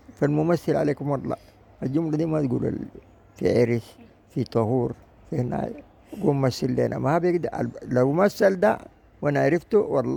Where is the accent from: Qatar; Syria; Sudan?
Sudan; ودي ما بتجبه واقعنا كسودانيين